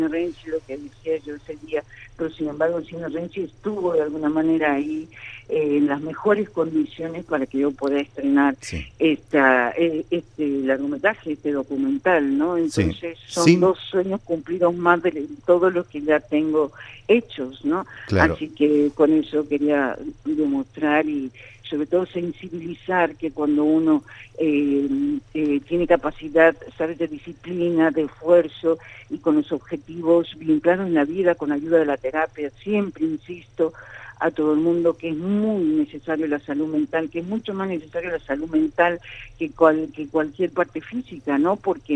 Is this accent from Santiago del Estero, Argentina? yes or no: yes; Santiago del Estero, Argentina; cuando uno se va de aquí, ¿no?, se autoexilia porque no ha tenido oportunidades en Santiago del Estero, pero fíjate, a la vuelta de la vida vuelvo otra vez, me reconcilio con mi tierra